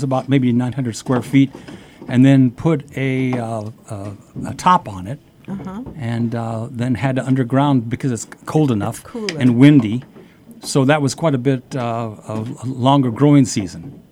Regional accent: Los Angeles, California, United States; Yeah, well, I was raised in Los Angeles, so I didn't actually have very much gardening

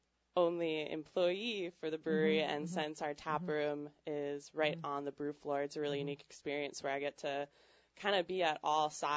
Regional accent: Minnesota, United States; also born or lived in Whitefish, Montana; now in Haines, United States; I grew up in Minnesota. But I lived in Whitefish, Montana for about 6 years before I came to Haines.

